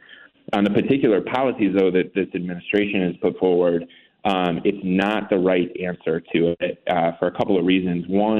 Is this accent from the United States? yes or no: yes; Endicott, New York, United States; I mean, we had, you've heard me say this a million times, in my hometown, Endicott Johnson.